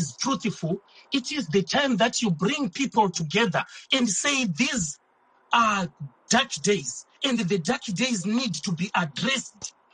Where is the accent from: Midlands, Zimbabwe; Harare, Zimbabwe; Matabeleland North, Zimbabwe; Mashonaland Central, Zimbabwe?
Midlands, Zimbabwe; I grew up in the Midlands.